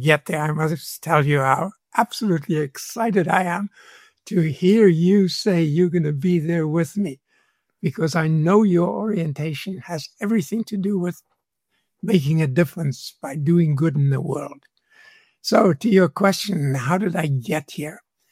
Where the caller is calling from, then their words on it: Pennsylvania, United States; I'm calling from Pennsylvania.